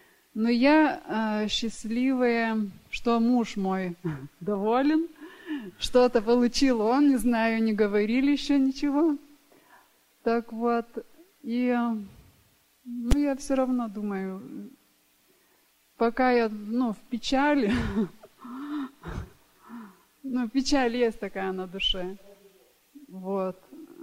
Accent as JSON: {"language": "Russian", "country": "Lithuania", "said": "Я из Литвы. Мы прилетели с мужем."}